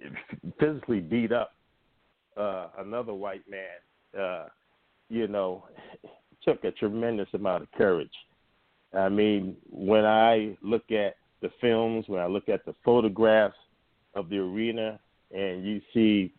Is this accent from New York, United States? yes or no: yes; Brooklyn, New York, United States; Well, you know, yeah, you know, I'm from Brooklyn. We got to keep it real.